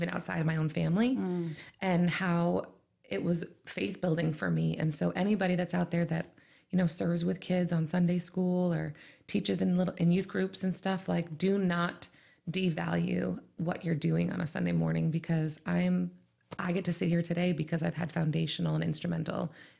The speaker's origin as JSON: {"language": "English", "town": "Worcester", "region": "Massachusetts", "country": "United States", "tie": "born or raised there", "lives_now": "Whitinsville, United States", "said": "We've been living in Whitensville now for about 7 years. And before that, we lived in Douglas. But I was born and raised in Worcester. I lived in Worcester all my life."}